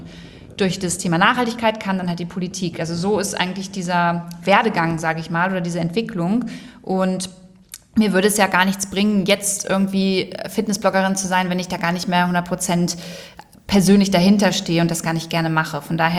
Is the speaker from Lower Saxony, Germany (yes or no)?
yes; Lower Saxony, Germany; Braunschweig ist für mich Heimat. Also hier bin ich auf dem Dorf in der Nähe aufgewachsen.